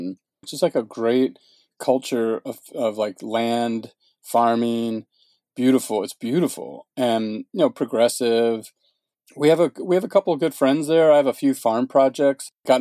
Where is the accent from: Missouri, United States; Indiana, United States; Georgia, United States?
Georgia, United States; Sandy Springs; We just arrived to my childhood home in Atlanta. I'm in Daisy, the RV, parked in the driveway that I grew up in Sandy Springs, a little north of the downtown Atlanta